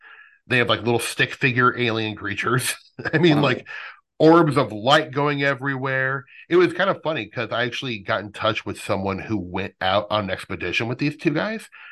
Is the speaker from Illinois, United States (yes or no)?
no; Omaha, Nebraska, United States; he was a police officer in Ashland, Nebraska, which is about 22 miles away from where I grew up in Omaha.